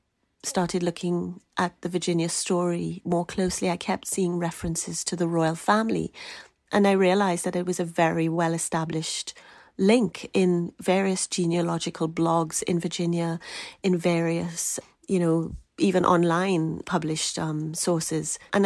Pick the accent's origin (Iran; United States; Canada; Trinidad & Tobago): Trinidad & Tobago; I grew up in Trinidad. We are well educated on the story of the British Empire.